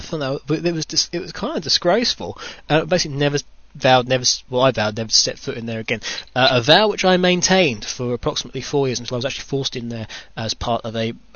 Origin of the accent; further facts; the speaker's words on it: United Kingdom; you might be able to tell from my very posh, very regal voice, I am British. I come from the UK.